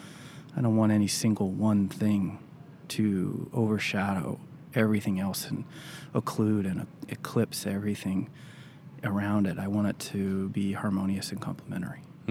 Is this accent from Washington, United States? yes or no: no; Boulder, Colorado, United States; I grew up in Boulder, Colorado.